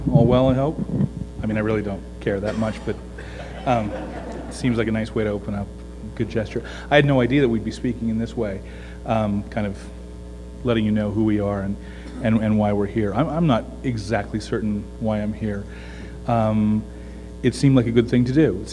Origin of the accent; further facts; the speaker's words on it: Washington, United States; My background is I grew up not a member of the church, not in Utah. I grew up in Washington State. And I went to a community church, a local community church outside of Spokane, Washington.